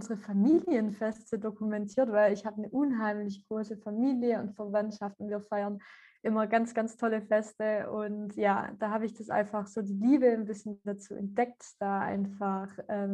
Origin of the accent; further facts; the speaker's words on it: Ellwangen, Baden-Württemberg, Germany; Ich bin 25 Jahre alt. Ich komme aus Süddeutschland, aus dem Schwabenländle. Das ist eine kleinere Stadt, die heißt Elbangen.